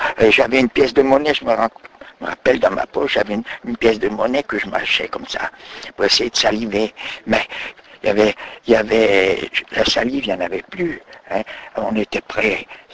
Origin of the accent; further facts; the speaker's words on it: Bourgogne-Franche-Comté, France; je suis originaire du département du Jura.